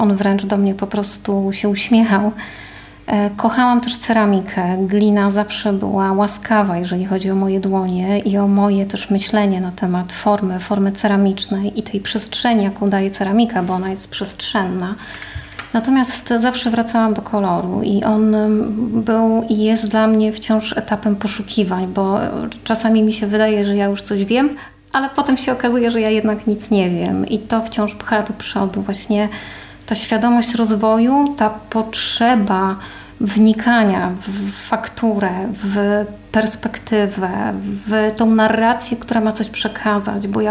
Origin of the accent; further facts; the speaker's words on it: Warmian-Masurian Voivodeship, Poland; born there; urodziłam się tu na Warmii i jest to moja taka mała ojczyzna, która towarzyszy mi w tej mojej podróży nieustannie.